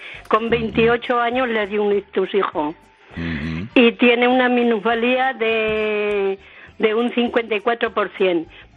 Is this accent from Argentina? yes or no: no; Honrubia, Castilla-La Mancha, Spain; Soy manchega.